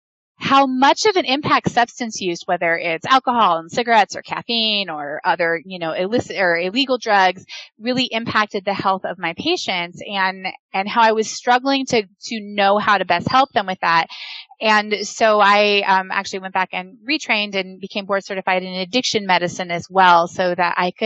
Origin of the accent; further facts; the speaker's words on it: California, United States; So I am a local girl, finally come home. I was born here in Humboldt County. My family's been here for about three generations now.